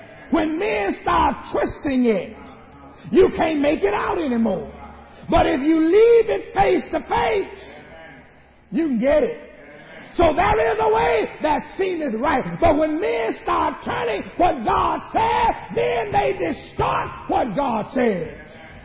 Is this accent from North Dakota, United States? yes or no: no; Mississippi, United States; I remember growing up in the Delta of Mississippi. Down in Mississippi, we had a place called the Levee.